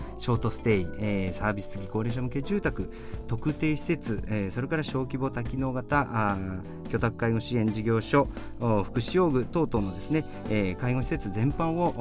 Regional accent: Yamanashi, Japan; はい、もう根っからの山梨人でございます。

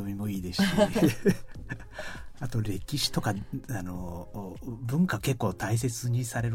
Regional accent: Nagano, Japan; now in Yamanashi, Japan; 山梨ではなくて長野の出身です。

